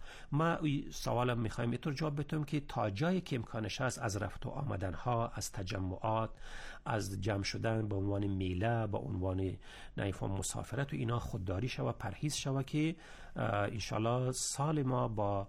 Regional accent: Afghanistan; تجربه خودم است به عنوان یک افغان

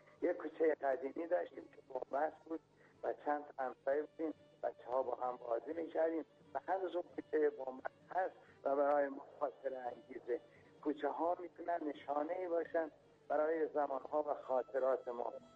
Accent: Farrokhshahr, Chaharmahal and Bakhtiari, Iran; از استان چهارمحال و بختیاری شهر فرخشهر.

